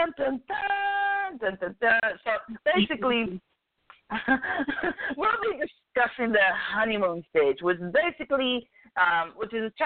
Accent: Ohio, United States; I grew up in Northeast Ohio, so 69 degrees in December would have been like crazy.

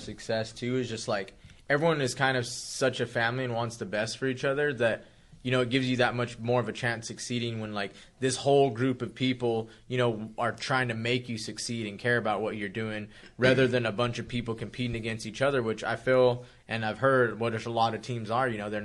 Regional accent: New Mexico, United States; Like, I'm from New Mexico.

